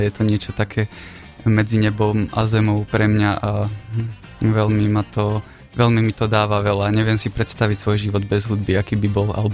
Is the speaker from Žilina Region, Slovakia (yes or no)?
no; Považská Bystrica, Trenčín Region, Slovakia; pochádzam z Považskej Bystrice, a Bystrici ja teraz pracujem posledné 2 roky v Banskej Bystrici